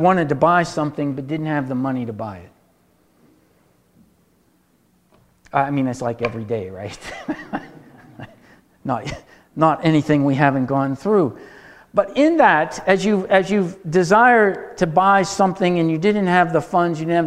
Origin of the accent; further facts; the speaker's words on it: United States; Particularly us Americans, we're so used to getting our reward he